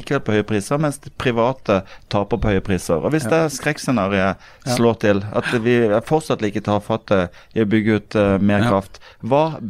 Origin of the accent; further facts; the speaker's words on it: Agder, Norway; Som du hører, vi er jo fra Sørlandet